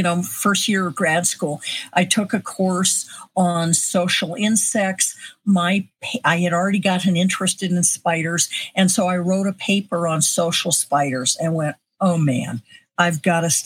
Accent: Denver, Colorado, United States; Basically, I grew up in Denver, Colorado.

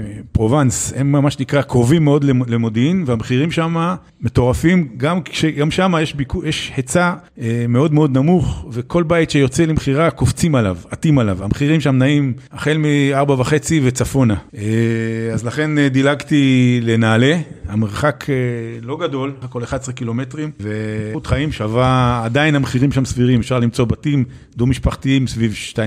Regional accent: Jerusalem, Jerusalem District, Israel; הגעתי לנעלה מגבעת זאב. במקור הייתי ירושלמי, אני ירושלמי בדם

